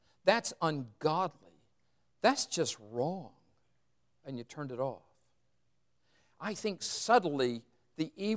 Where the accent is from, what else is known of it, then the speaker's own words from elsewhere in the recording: Burlington, North Carolina, United States; I remember when I was in high school, I grew up in Burlington